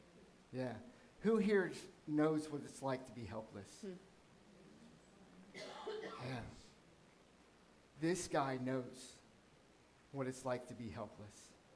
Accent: Columbus, Ohio, United States; I'm from Columbus, Ohio. I was like, what is this place?

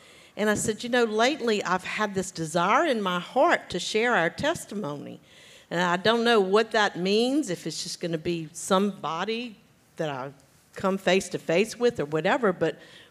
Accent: Gonzales, Louisiana, United States; We were two Cajun kids growing up in Gonzales, Louisiana, which is right outside of Baton Rouge.

